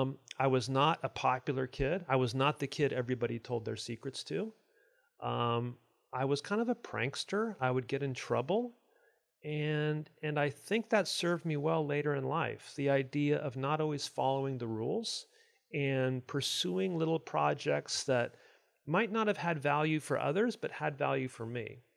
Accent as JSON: {"language": "English", "region": "California", "country": "United States", "tie": "born or raised there", "also_born_or_lived": "Illinois", "said": "Grew up in California, spent some time during high school years in Illinois, back to California for school"}